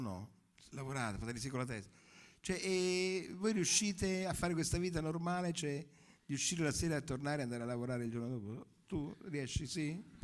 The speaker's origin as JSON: {"language": "Italian", "town": "Naples", "region": "Campania", "country": "Italy", "said": "Io sono napoletano"}